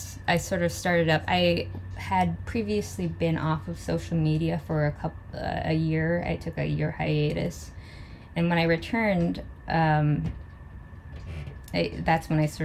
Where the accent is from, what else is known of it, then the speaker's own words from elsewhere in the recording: Barrow, Alaska, United States; now in Anchorage, United States; I am from Barrow, but I now reside in Anchorage on Denaina land.